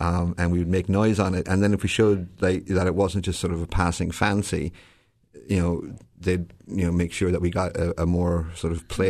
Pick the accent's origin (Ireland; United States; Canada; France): Ireland; growing up in Ireland